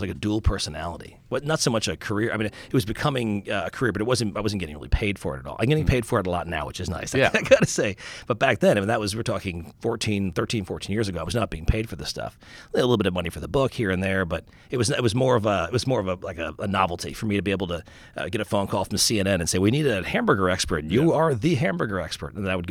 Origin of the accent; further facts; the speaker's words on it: Long Island, New York, United States; I grew up in Long Island.